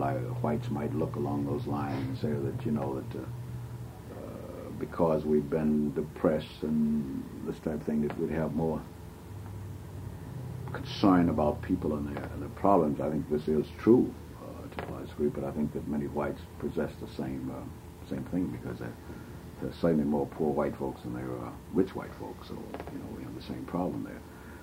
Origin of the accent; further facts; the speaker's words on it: the South, United States; also born or lived in North; I've lived both in the North and the South, and I am a Southerner